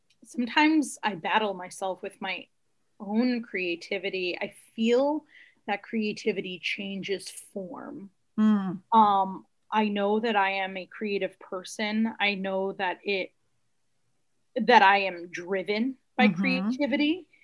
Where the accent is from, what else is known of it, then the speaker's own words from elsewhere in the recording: Shelton, Connecticut, United States; I grew up in Shelton, Connecticut.